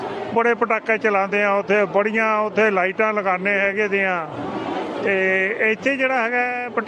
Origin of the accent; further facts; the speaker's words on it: Delhi, India; now in Melbourne, Australia; ਮੈਂ ਦਿੱਲੀ ਤੋਂ ਹਾਂ ਔਰ ਮੈਂ ਇੱਥੇ ਮੈਲਬਨ ਦੇ ਵਿੱਚ ਰਹਿੰਦਾ ਵਾਂ